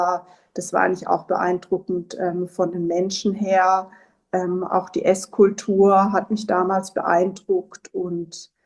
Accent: Baden-Württemberg, Germany; Ich komme aus dem Schwarzwald, bin auch sehr heimatverbunden.

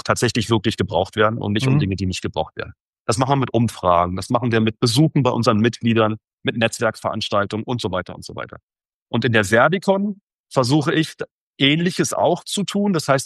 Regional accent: Saxony-Anhalt, Germany; Ich komme ja aus dem Norden Sachsen-Anhalts ganz ursprünglich. Da bin ich aufgewachsen.

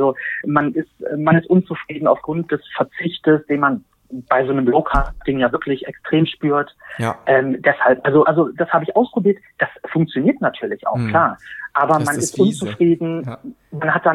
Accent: Berlin, Germany; ich bin 43 Jahre alt, bin aus Berlin.

